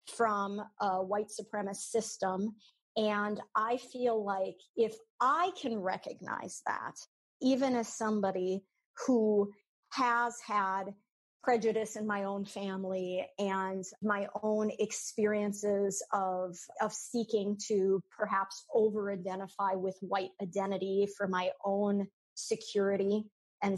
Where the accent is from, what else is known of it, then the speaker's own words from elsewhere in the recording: Minnesota, United States; So I was born and raised in Minnesota. I've always thought of myself as white, as I've always identified as white.